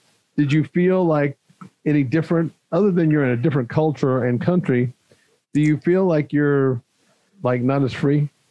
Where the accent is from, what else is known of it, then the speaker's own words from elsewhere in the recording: United States; As an American, I mean, at that point, I'm like in my, I guess, my 30s or something, 35.